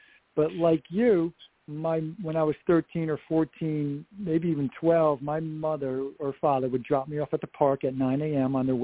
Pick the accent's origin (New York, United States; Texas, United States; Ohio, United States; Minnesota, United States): New York, United States; Upstate New York is not the greatest year-round tennis weather.